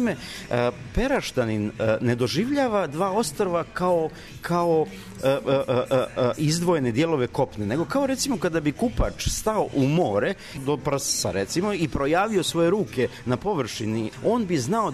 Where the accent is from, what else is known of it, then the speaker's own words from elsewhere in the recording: Bay of Kotor, Montenegro; Ja sam srpski pisac iz Boke Kotorske